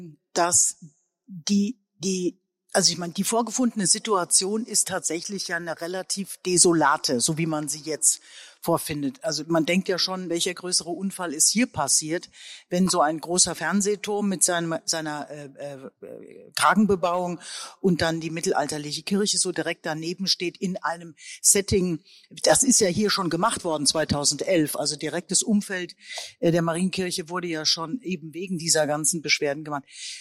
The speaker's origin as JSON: {"language": "German", "region": "Rhineland-Palatinate", "country": "Germany", "said": "ich bin jetzt aus der Pfalz"}